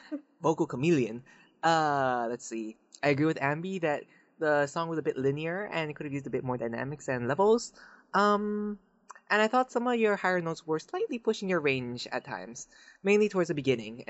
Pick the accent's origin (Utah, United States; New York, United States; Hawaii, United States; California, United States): Hawaii, United States; I'm from Hawaii, surrounded by ocean.